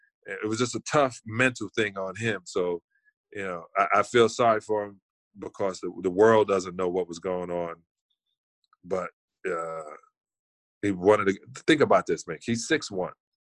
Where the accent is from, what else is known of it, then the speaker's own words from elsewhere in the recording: Brooklyn, New York, United States; Bernard King, because I'm from Brooklyn.